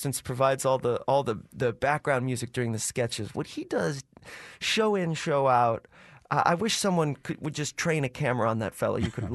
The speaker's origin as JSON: {"language": "English", "region": "California", "country": "United States", "tie": "born or raised there", "second_language": "English", "said": "I grew up in Southern California and actually felt, I was this 6-7 month old baby, I think, when my parents started listening. And I know as I became more and more familiar with English"}